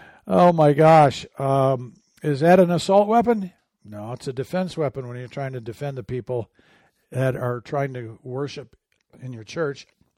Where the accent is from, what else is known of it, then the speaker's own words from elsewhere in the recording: Michigan, United States; Good news coming out of my home state of Michigan, in Wayne, Michigan, Cross Point Community Church.